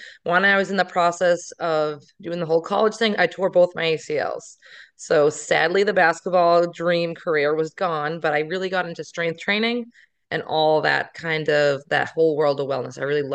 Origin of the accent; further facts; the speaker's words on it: Wakefield, Massachusetts, United States; Yeah. So I grew up in Wakefield, Mass, and that's actually where our first studio was.